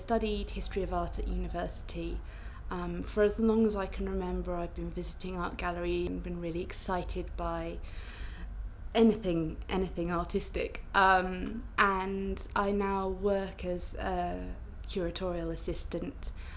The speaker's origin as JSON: {"language": "English", "town": "Southend-on-Sea", "region": "East of England", "country": "United Kingdom", "lives_now": "Bristol, United Kingdom", "said": "I'm 27, and I live in Bristol, but I come from Southend-on-Sea."}